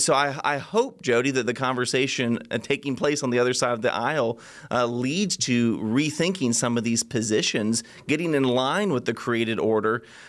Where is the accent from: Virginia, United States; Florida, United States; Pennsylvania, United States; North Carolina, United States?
Florida, United States; Marco Rubio, my home state of Florida senator, he's well respected on the world stage.